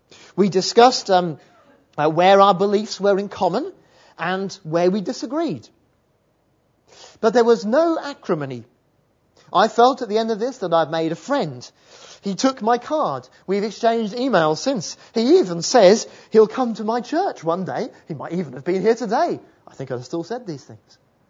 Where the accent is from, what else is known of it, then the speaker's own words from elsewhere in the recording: United Kingdom; Now, being British, this confronted me with a terrible dilemma.